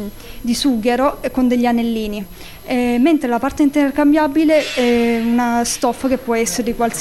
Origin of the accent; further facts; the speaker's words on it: Casamassella, Apulia, Italy; nel mio paese, sono di Casa Massella